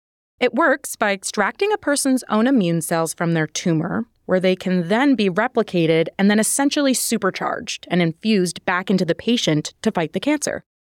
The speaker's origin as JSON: {"language": "English", "region": "New Jersey", "country": "United States", "tie": "born or raised there", "said": "So, Taylor, personally, as someone born and raised in Jersey, I don't know if I agree with Connecticut on this one."}